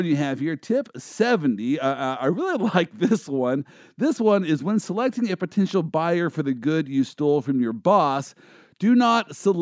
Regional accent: Kansas City, United States; Now, I am from Kansas City, and so we believe that we have invented the barbecue

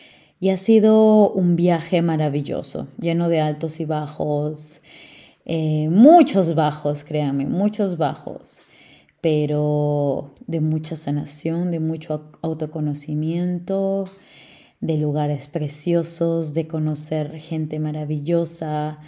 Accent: Lima, Peru; tengo 26 años. Nací en el Perú, en la República del Perú. Crecí la mayoría de mi vida en Lima, la capital, la ciudad gris, llamada Panza de Burro también.

